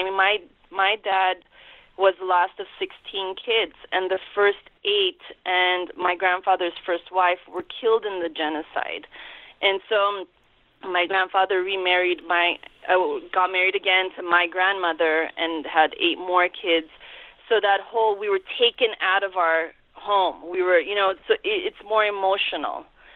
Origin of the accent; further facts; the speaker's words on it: Lebanon; But, I mean, it's funny because, you know, we're both from Lebanon, and in Lebanon, people speak Arabic, too.